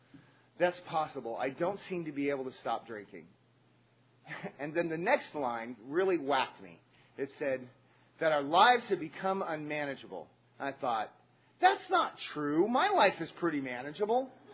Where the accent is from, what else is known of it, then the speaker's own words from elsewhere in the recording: California, United States; also born or lived in Pueblo, Colorado; we grew up in Pueblo, Colorado. We moved to San Francisco, California, or to the Bay Area, just north of there in Marin County. And I lived there for most of my life, until I was probably in my 30s.